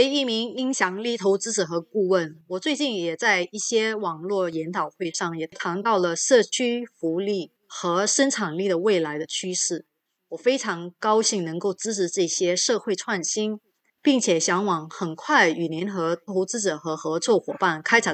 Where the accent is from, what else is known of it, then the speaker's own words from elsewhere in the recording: Singapore; 让我可以发挥自己身为新加坡人的作用